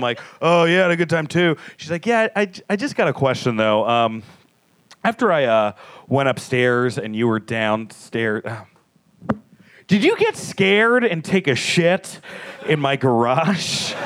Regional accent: New York, United States; because I'm a New Yorker and I'm going to keep doing this shit till the devil drags me to hell.

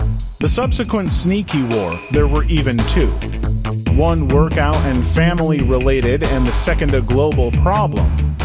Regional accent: Limburg, Netherlands; Born and raised in the Netherlands Limburg, born healthy but with a problem

